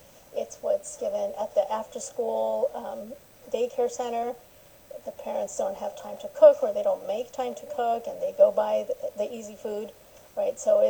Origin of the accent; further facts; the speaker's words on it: Hollister, California, United States; In Hollister. I grew up in Hollister.